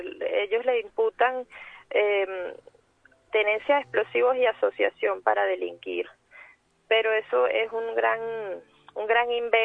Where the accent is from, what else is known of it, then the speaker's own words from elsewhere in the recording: Spain; Yo como española, como madre de familia, que tengo dos hijos también españoles